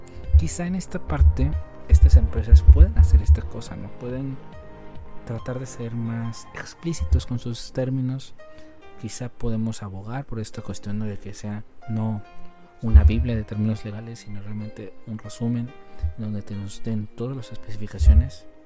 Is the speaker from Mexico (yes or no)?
yes; Mexico; siendo yo mexicano